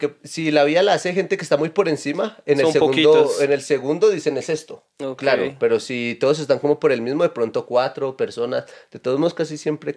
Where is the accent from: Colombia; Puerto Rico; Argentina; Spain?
Colombia; Salamina, Caldas; also born or lived in Cali; Yo soy de Salamina Caldas.